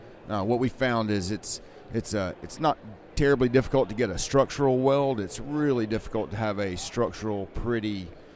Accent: Columbia, South Carolina, United States; No, I grew up in Columbia, South Carolina.

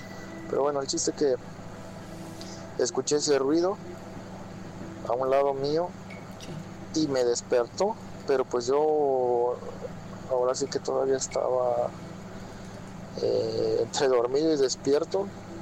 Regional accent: Poza Rica, Veracruz, Mexico; Yo soy de Poza Rica, Veracruz, pero me tocó en un pozo pues no muy lejos.

